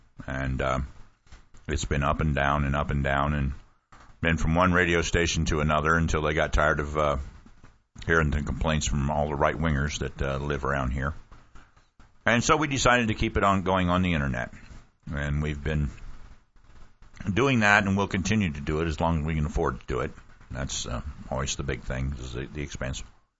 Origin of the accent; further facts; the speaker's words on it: Texas, United States; Don't you worry, Carl. I'm from Texas. We always figure out how to screw somebody and screw them good.